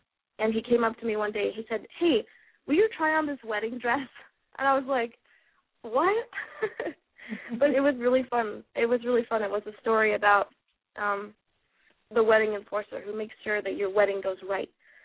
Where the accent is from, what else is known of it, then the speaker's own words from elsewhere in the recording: Boulder, Colorado, United States; also born or lived in Kansas City; I'm from Colorado. I was born in Kansas City, and I was raised in Boulder, Colorado.